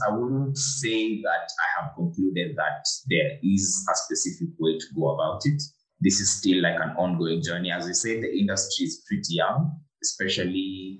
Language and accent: English; Eldoret, Uasin Gishu County, Kenya; now in Nairobi, Kenya; my experiences revolve around, you know, growing up in Eldoret, from Eldoret coming to Nairobi for my campus.